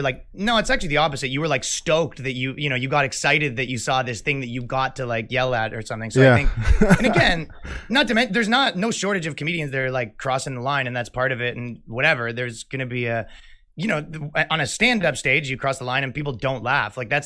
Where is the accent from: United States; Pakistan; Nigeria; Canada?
Canada; I come from Canada, right?